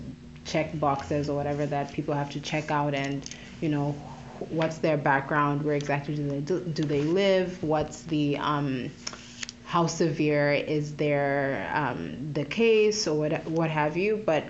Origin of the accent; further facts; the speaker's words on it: Zambia; now in Canada; I'm from Zambia, so that's a country in the southern part of Africa. Born and raised there, and I have been in Canada for about 4 years now.